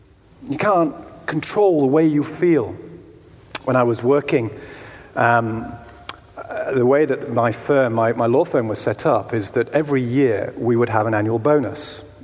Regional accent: Yorkshire and the Humber, United Kingdom; I mean, I'm from Yorkshire.

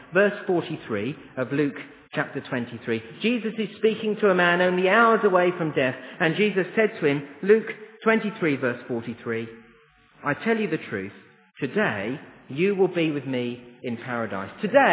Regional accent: Letchworth, East of England, United Kingdom; born or raised there

